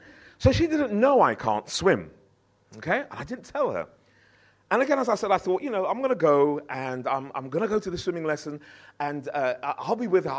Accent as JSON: {"language": "English", "town": "Harrow", "region": "London", "country": "United Kingdom", "tie": "born or raised there", "said": "that's where I was brought up in Harrow"}